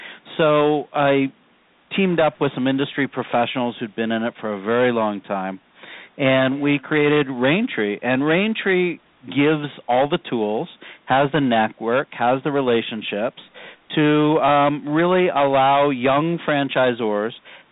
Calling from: Denver, Colorado, United States; Calling from Denver, Colorado.

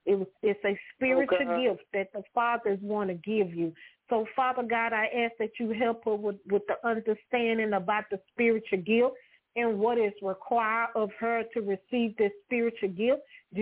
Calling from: Alabama, United States; Hey, LaShawn … from Bama.

